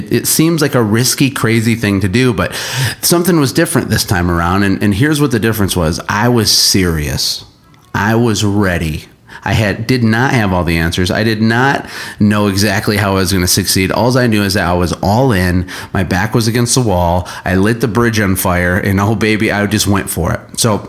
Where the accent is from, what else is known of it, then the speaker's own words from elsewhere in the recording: Michigan, United States; I'm from Michigan in the United States, born and raised.